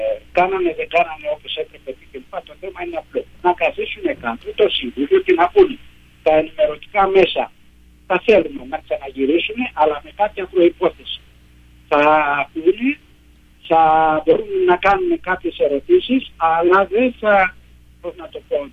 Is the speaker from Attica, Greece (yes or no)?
yes; Piraeus, Attica, Greece; Στο χωριό μου, τον Πειραιά, γιατί είμαι από τον Πειραιά